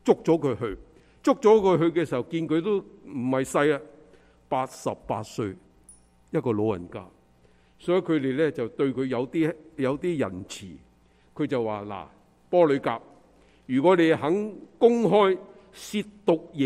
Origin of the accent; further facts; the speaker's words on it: China; 所以我们中国人都大家都熟了